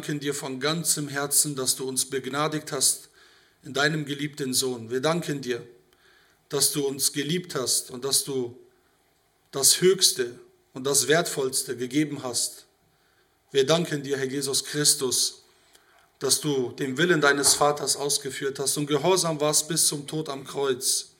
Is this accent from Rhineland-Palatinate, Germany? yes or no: no; Soltau, Lower Saxony, Germany; Wir kommen aus Soltau.